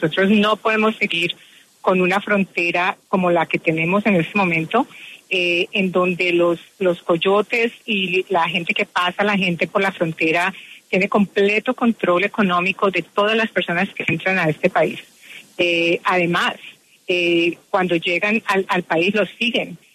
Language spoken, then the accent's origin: Spanish; Bogotá, Colombia; born there; Yo nací en Bogotá.